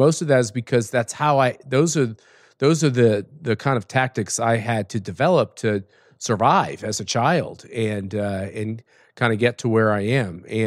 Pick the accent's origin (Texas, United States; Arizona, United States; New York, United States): Texas, United States; Houston; also born or lived in Cleveland, United States / Burnsville, United States / Wichita, United States; I kind of grew up all over the country. I was born in Cleveland. I was raised in Houston. I was an Oilers fan as a kid. Burnsville, New Jersey. And then finally, I ended up in Kansas, in Wichita, Kansas.